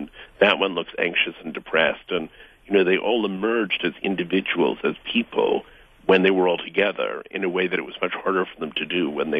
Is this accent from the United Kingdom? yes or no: no; New York, United States; So I have an identity as a New Yorker, as an American citizen, as a person who's 49 years old.